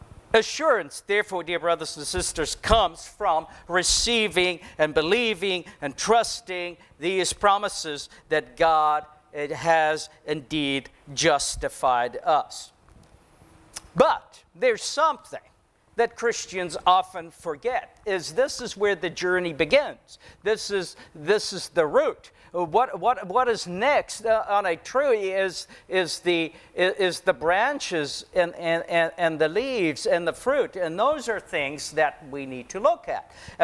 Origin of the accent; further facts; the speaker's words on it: South Africa; now in United States; I said to the lady, I'm here from South Africa, and I would like to apply for a driver's license.